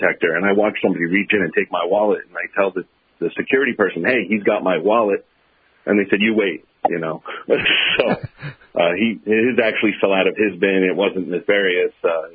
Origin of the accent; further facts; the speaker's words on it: New York, United States; accent: New York accent; they were surprised to learn that I was from New York. And I said, well, you know, I trained a lot of my New York accent out in high school and early college